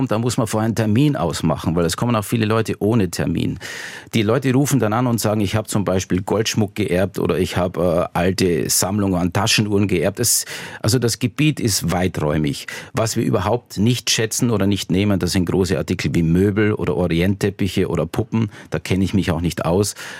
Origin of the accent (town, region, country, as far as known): Styria, Austria; born or raised there; also born or lived in Innsbruck